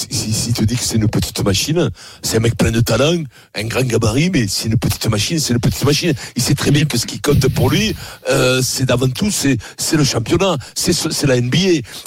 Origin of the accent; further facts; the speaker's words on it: Germany; French is a second language; Mais autrement, il n'est pas plus français que moi. Je suis allemand.